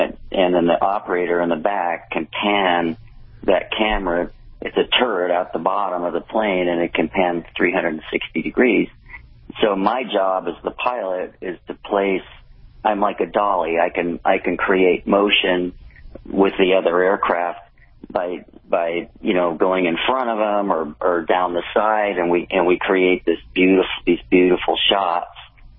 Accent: Los Angeles, California, United States; I'm this kid from Los Angeles

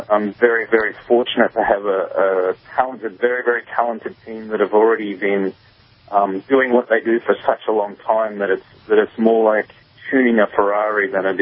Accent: Australia; moved away as an adult; I was born and raised in Australia, spent my first, did my training there, spent my first 20-odd years there, and then left and traveled around quite a lot.

